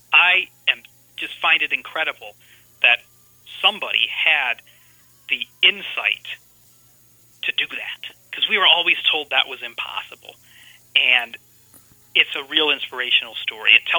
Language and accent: English; Illinois, United States; moved away as an adult; now in Edinburgh, United Kingdom; It's not a place I ever thought I would live when I was growing up in Illinois and in the middle of northern Illinois, in the middle of the cornfields and bean fields there.